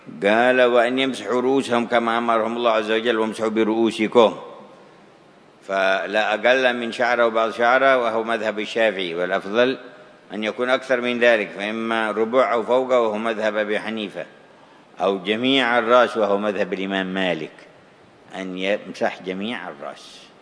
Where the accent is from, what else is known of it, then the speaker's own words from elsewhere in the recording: Yemen; عندنا في اليمن ما عاد يبقى في هذا الوقت